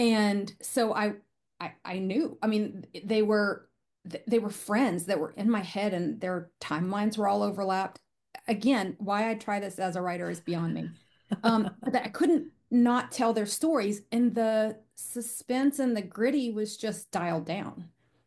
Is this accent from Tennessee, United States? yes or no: no; Louisiana, United States; I grew up outside of New Orleans, and so to walk those streets and bring those smells and sounds and foods in was just a great time for me.